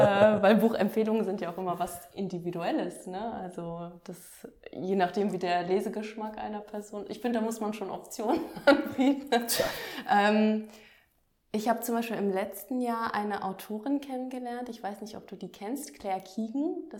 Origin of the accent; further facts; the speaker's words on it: Dortmund, North Rhine-Westphalia, Germany; Ich komme ja aus Dortmund eigentlich